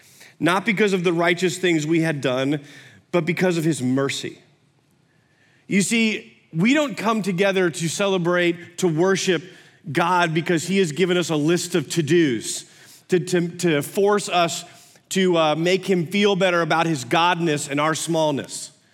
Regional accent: Iowa, United States; also born or lived in Oregon; I was born in Oregon, and then moved to Iowa early, like 6 months old

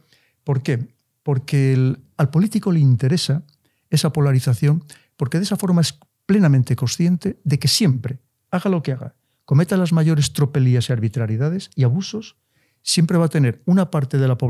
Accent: León, Castile and León, Spain; yo soy de León, soy de origen muy humilde, de un barrio que se llama El Crucero, que además este barrio del Crucero está al otro lado del río Bernesga, en cierto modo un poco separado del resto de la ciudad.

